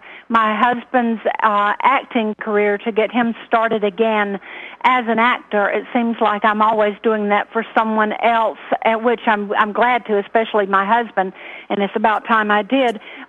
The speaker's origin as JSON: {"language": "English", "region": "Alabama", "country": "United States", "also_born_or_lived": "Georgia", "said": "I've lived in Georgia, Sandy, and I'm from Alabama."}